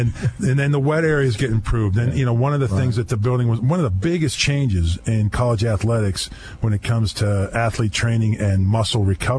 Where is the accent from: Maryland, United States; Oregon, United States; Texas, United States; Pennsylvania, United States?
Pennsylvania, United States; Pittsburgh; also born or lived in Indianapolis / Buffalo / State College; now in Kansas City, United States; Even though I lived in Indianapolis and Buffalo and now Kansas City, when you think about, you know, growing up in Pittsburgh and moving around